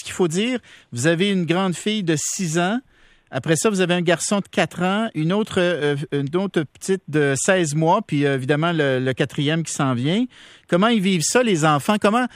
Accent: Île-du-Pas, Quebec, Canada; je viens de l'Île-du-Pas, juste à côté. Je suis quasiment un voisin.

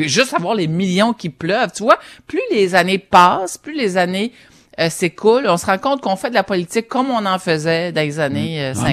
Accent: Quebec, Canada; j'ai fait comme plusieurs Québécois, parcouru un peu le Québec, un peu de Gaspésie parce que c'est ma région natale

